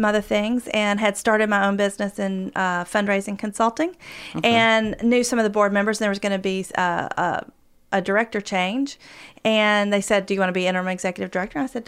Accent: Lexington, Kentucky, United States; I am from Lexington. I am a Henry Clay High School graduate.

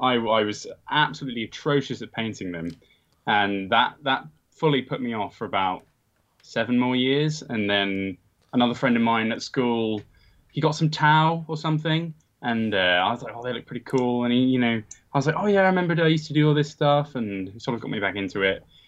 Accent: Bedford, East of England, United Kingdom; but I'm from Bedford originally. There wasn't like a huge fantasy scene down there.

